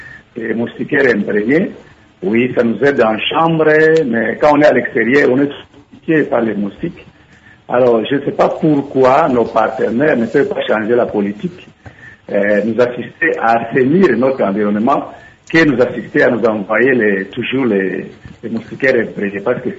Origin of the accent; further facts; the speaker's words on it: DR Congo; Chez nous, en RDC